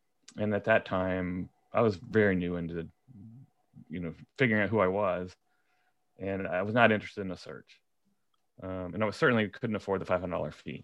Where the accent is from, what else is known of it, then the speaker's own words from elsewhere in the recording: District of Columbia, United States; born there; I'm an adult adopted person. I was born and adopted in the District of Columbia in the mid-60s.